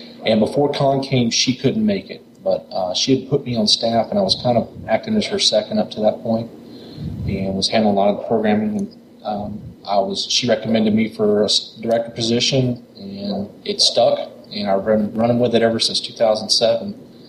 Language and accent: English; Atlanta, Georgia, United States; I grew up in Atlanta, and I'd actually been there a couple times when I was in high school, back in the late 80s, early 90s